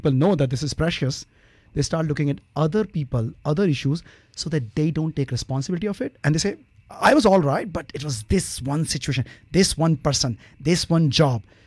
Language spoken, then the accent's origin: English; Rajasthan, India; This is the place where the desert is, which is Rajasthan. Yeah, so I was born and brought up in Rajasthan